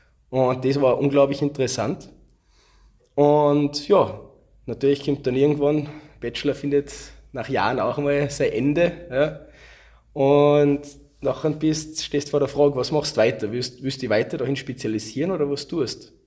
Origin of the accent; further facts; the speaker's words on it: Salzburg, Austria; Ich komme aus dem Pinzgau